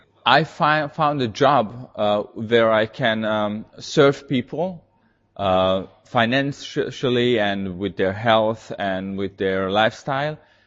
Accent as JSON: {"language": "Hungarian", "country": "Russia", "second_language": "Hungarian", "moved": "yes", "lives_now": "Dublin, Ireland", "said": "Én Oroszországból származom, most Írországban, Dublinban élek."}